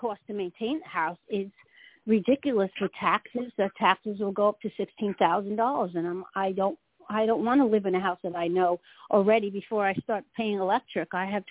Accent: Astoria, New York, United States; I was born in Astoria, but 3 months, 9 to 55 years is a long time to be in one place.

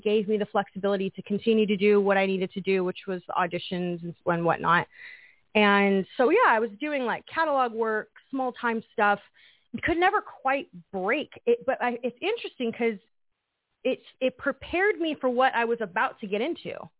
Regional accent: Temecula, California, United States; I'm from Temecula.

